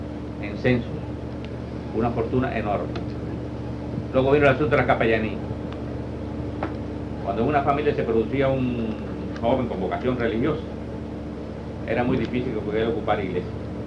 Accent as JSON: {"language": "Spanish", "region": "Sancti Spíritus", "country": "Cuba", "tie": "born or raised there", "said": "Y en Santi Espíritu, mi pueblo, ustedes saben"}